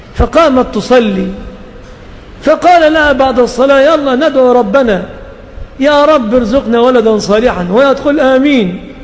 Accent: Egypt; طبعا عندنا في مصر محتاجة طبيب ومشرط وميكروكروم ولف وشاش

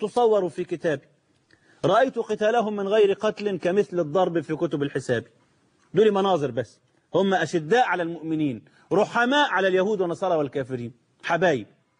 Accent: Egypt; ده عندنا في مصر في معاهدة كامب ديفيد المشؤومة دي ممنوع حد من الجنود يدخل سيناء

